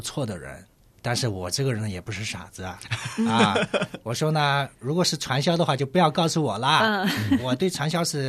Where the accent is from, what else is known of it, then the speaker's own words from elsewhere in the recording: Xinjiang, China; 对，我是新疆人